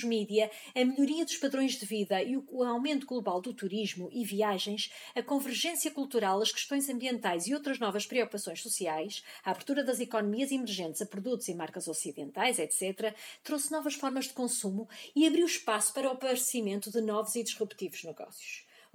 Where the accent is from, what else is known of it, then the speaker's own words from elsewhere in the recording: Portugal; venho de Portugal, da Universidade de Aveiro